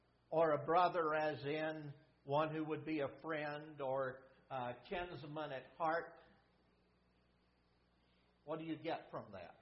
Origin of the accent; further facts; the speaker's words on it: Pampa, Texas, United States; He and his wife were a little bit younger than mom and dad and all their friends when I was growing up from Pampa, Texas, and they now live in the Dallas-Fort Worth area.